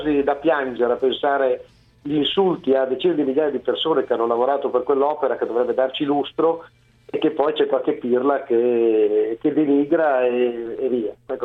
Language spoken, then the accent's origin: Italian; Ivrea, Piedmont, Italy; now in Milan, Italy; Io sono qui a Milano, io vengo da Ivrea